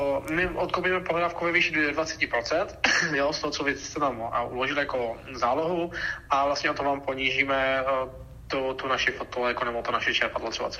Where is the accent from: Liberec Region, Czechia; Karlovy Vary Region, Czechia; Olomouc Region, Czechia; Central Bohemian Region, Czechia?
Central Bohemian Region, Czechia; Říčany; Já jsem z Říčan, takže já s tím nemám problém.